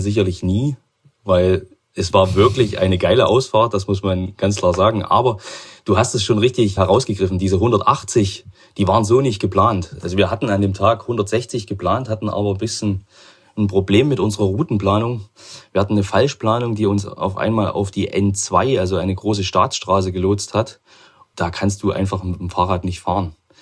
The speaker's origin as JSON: {"language": "German", "town": "Chemnitz", "region": "Saxony", "country": "Germany", "said": "Weil wie ich schon gesagt habe, ich komme aus Chemnitz."}